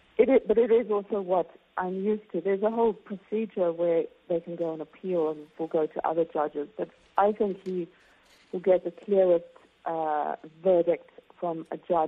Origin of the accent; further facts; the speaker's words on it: South Africa; And as a South African